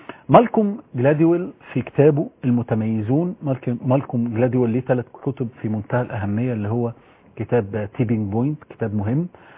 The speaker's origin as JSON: {"language": "Arabic", "country": "Egypt", "said": "عندنا في مصر"}